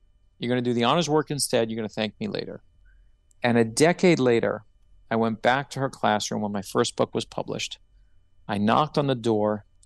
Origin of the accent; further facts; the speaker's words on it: Brooklyn, New York, United States; I grew up in Brooklyn, New York.